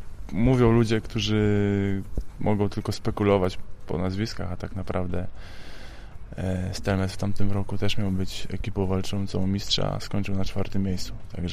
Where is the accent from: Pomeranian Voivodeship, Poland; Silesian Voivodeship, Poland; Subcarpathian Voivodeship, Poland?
Pomeranian Voivodeship, Poland; Gdynia; Moja cała rodzina została w Gdyni. Jestem z Gdyni, także będę tutaj sam.